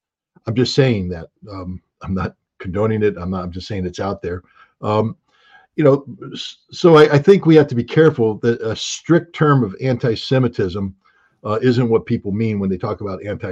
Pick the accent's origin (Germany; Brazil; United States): Germany; growing up in Germany in the 1980s, when you drove through parts of Germany